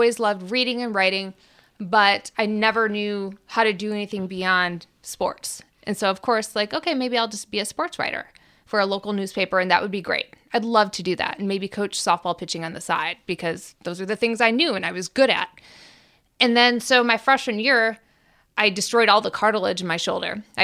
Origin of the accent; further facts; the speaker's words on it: Montrose, Michigan, United States; Which is in Michigan, not far from here. About a probably 4-hour drive.